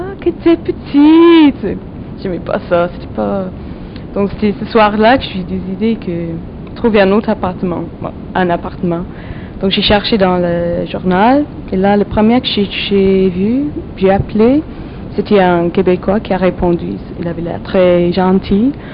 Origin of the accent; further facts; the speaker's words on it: England, United Kingdom; French is a second language; Pendant que chez nous en Angleterre, c'est les antiquités qui sont plus respectées.